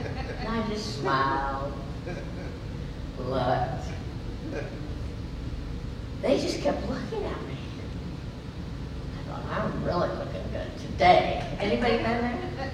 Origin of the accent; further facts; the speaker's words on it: Oakland, California, United States; And you know, I grew up in Oakland.